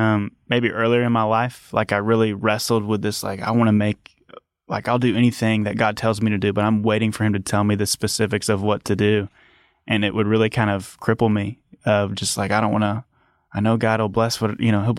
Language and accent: English; Dallas, Texas, United States; I grew up in Dallas, Texas, or just right outside of Dallas in a suburb.